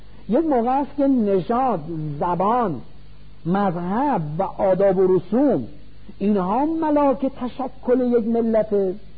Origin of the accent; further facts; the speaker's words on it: Iran; مثل ما که ایرانی هستیم